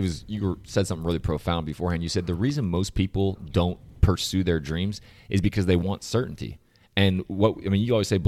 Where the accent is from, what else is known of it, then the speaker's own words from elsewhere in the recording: California, United States; No, I mean, look, I'm from California, but yes, I take a lot of shots at it.